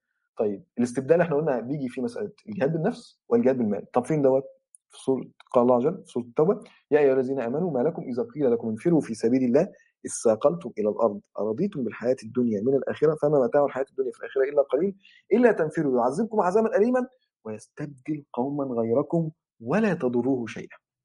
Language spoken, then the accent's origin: Arabic; Mansoura, Dakahlia, Egypt; انا من المنصورة